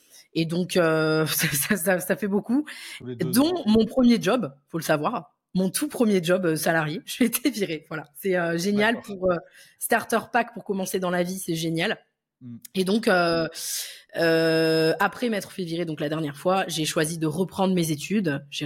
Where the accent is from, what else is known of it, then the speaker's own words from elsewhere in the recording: Paris, Île-de-France, France; now in Toulouse, France; j'habite à Toulouse, voilà, mais je suis parisienne initialement.